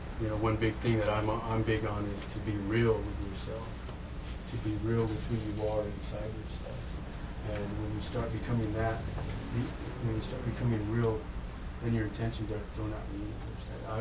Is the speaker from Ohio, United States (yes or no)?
no; Point Arena, California, United States; I'm a Pomo from Poinarena, Manchester. And my great-grandmother's from Kashaya. And my great-grandfather's from Laytonville, California.